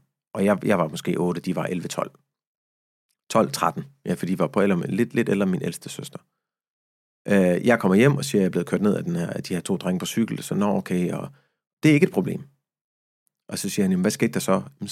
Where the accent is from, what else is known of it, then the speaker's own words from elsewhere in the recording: Abu Dhabi, United Arab Emirates; also born or lived in Egypt; now in Denmark; Vi er vokset op i Abu Dhabi og Egypten, og fordi min far er palæstinenser og ikke egypter, så måtte vi ikke gå i folkeskole. Vi skulle gå på privatskole.